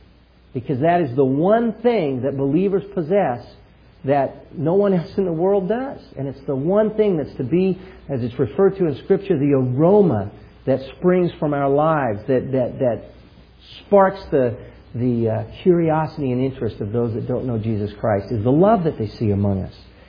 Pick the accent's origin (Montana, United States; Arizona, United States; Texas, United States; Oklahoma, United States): Oklahoma, United States; As you know, I'm from Oklahoma. Those of you that know me, I'm from Oklahoma.